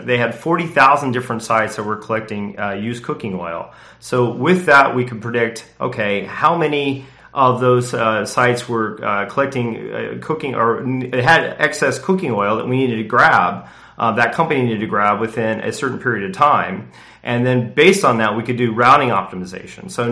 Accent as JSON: {"language": "English", "town": "Indianapolis", "region": "Indiana", "country": "United States", "tie": "born or raised there", "said": "I grew up in Indianapolis, and I worked at UPS at night."}